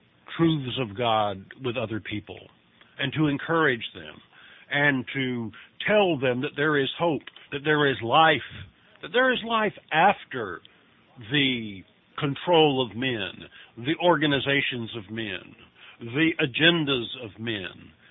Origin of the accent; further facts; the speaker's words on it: North Carolina, United States; I kept the feast in Jekyll Island because I grew up in North Carolina, and that was the closest feast site, even though it was an 8 or 9 hour drive.